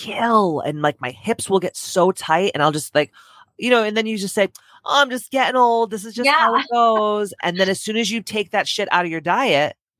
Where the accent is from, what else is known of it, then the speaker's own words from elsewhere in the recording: Taunton, Massachusetts, United States; Honey, I'm from Taunton. I grew up.